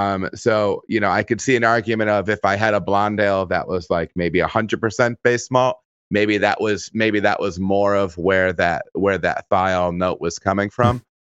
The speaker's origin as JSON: {"language": "English", "region": "Michigan", "country": "United States", "said": "you know, I'm originally from Michigan."}